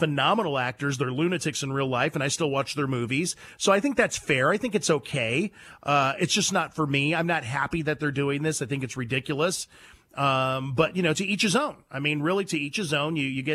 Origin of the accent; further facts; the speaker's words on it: California, United States; We're from California, so it was that rivalry we always had.